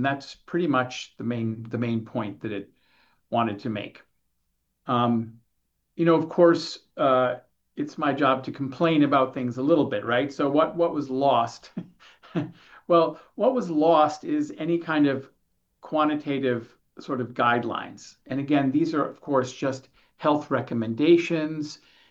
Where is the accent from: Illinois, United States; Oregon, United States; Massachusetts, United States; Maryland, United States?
Massachusetts, United States; Boston; now in Victoria, Canada; I'm out here in Victoria, British Columbia, but I'm from the Boston area.